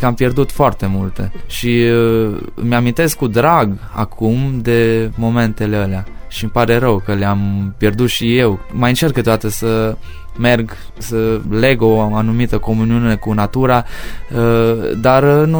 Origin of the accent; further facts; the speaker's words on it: Medeaș, Sibiu County, Romania; sunt din Medeaș, județul Sibiu. Am 28 de ani.